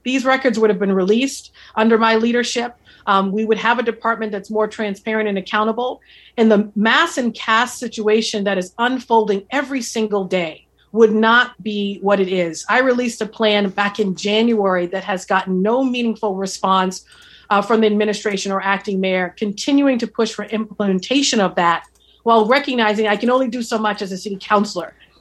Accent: Boston, Massachusetts, United States; And I grew up on Mass Ave, and I didn't have any of that growing up poor in this city.

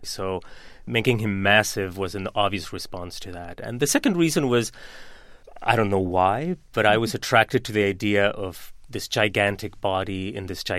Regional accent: Sweden; also born or lived in Argentina; now in London, United Kingdom; I grew up in Sweden

